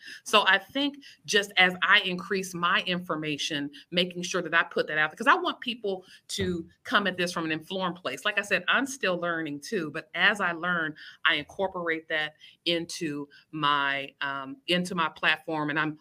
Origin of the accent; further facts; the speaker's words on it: Ohio, United States; I'm originally from Ohio, which is the Midwest. And that was a big, you know, factory kind of town.